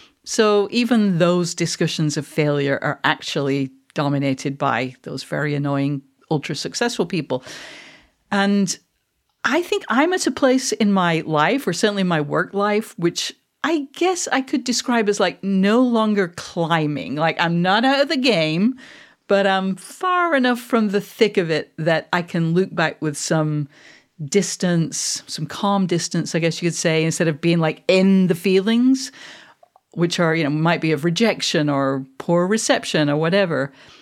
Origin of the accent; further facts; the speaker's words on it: Manchester, North West England, United Kingdom; now in Scotland; I am a Mancunian. I am not a Scot.